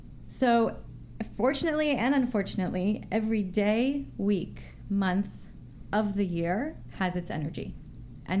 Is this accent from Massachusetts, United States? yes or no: no; New Haven, Connecticut, United States; Well, I come from New Haven, Connecticut, and I grew up in a religious home, and I did not like religion.